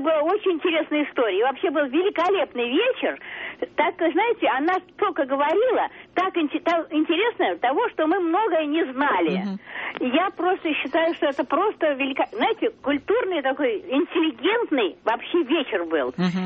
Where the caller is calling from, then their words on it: Moscow, Russia; Я из Москвы